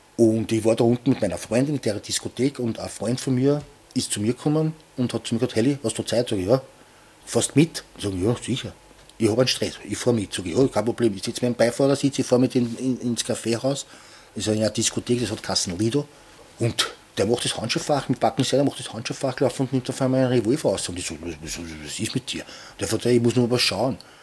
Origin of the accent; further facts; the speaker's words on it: Vienna, Austria; Ich liebe Wien. Wirklich. Ich bin ein richtiger Wiener. Ich kann meine Sprache nicht ablegen. Ich kann nicht anders sprechen. Ich habe das so gelernt. Ich will nicht anders reden.